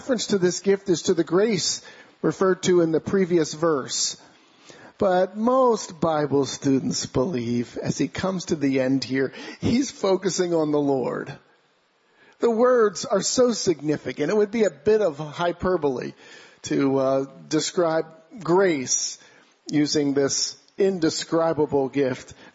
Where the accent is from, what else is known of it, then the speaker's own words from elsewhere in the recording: Pennsylvania, United States; we grew up outside of Philly, very hilly area, right?